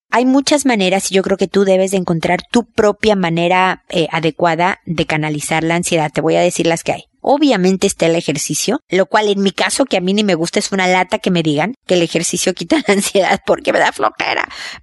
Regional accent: Mexico; now in Chile; estoy en Chile, que es donde estoy viviendo por el momento, a pesar de que soy mexicana.

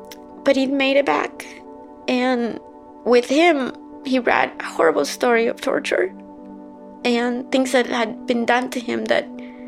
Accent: Guatemala; now in United States; I am a refugee from Guatemala, and I have lived in the United States since 1985.

